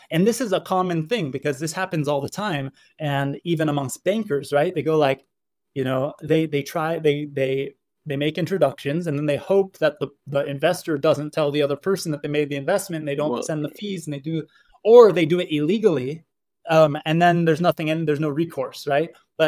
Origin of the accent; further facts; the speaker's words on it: United States; I was raised by Israelis. I was born and raised in America, so I got the best and worst of both worlds.